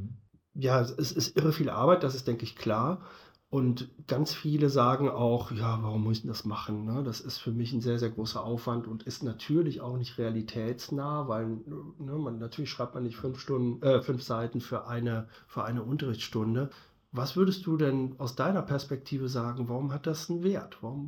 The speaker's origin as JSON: {"language": "German", "town": "Cologne", "region": "North Rhine-Westphalia", "country": "Germany", "lives_now": "Solingen, Germany", "said": "ich komme ja aus Köln"}